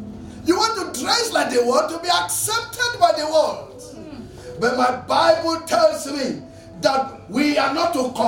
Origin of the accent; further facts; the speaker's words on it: Akwanga, Nasarawa, Nigeria; Not me or me, you know me, I'm from Akwanga.